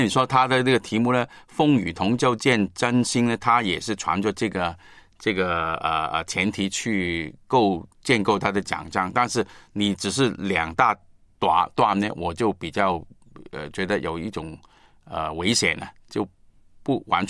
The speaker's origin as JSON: {"language": "Chinese", "region": "Guangdong", "country": "China", "said": "我们广东人这个说话就是说"}